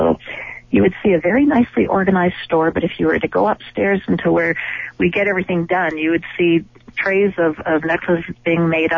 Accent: Vancouver, British Columbia, Canada; moved away as an adult; now in Jackson Hole, United States; But I'm actually from Vancouver, Canada, mm-hmm. and 32 years ago I married an American, and we moved to Jackson Hole, Wyoming.

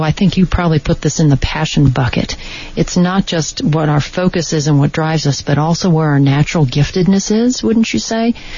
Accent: Indianapolis, Indiana, United States; particularly a kid growing up in Indianapolis, I used to skip school and go to the racetrack

